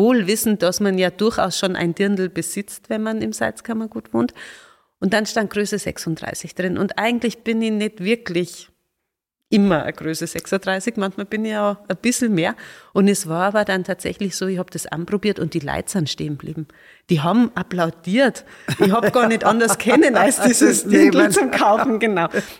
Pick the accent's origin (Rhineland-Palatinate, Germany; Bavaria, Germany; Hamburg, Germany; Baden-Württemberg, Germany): Bavaria, Germany; wir sind aus Bayerisch-Schwaben